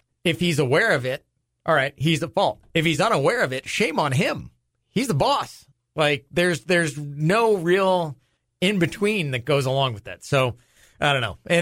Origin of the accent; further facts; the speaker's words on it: Newport Beach, California, United States; The company was headquartered out of my hometown, Newport Beach, California.